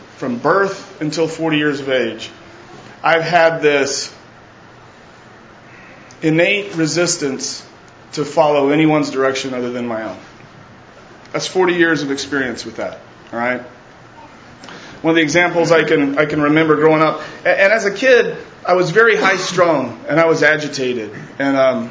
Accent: Texas, United States; I was born and raised in Texas. To a wonderful family.

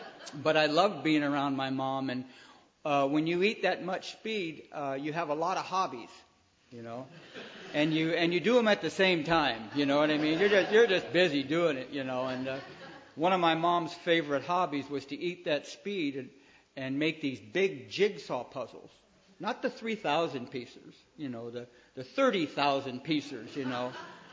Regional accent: California, United States; also born or lived in Detroit; I was born in Detroit, and I came out to California when I was about 4 years old, and I was put in a foster home.

